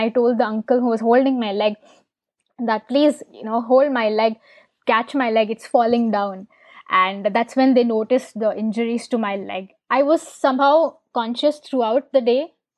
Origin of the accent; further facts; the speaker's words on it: Bikaner, Rajasthan, India; also born or lived in Tamil Nadu; I've lived there with my family, and I was born in Tamil Nadu, but then I did my school, and most of my childhood was spent in Bikaner, Rajasthan.